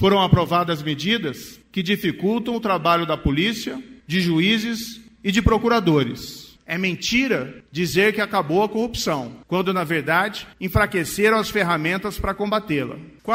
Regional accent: Brazil; Podemos até divergir em alguns pontos, mas nós temos, como brasileiros, mais pontos em comum do que diferenças.

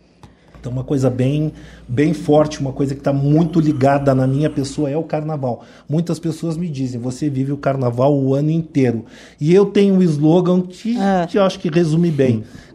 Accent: Rio Grande do Sul, Brazil; now in Curitiba, Brazil; Vim do Rio Grande do Sul em 98, vim morar em Curitiba.

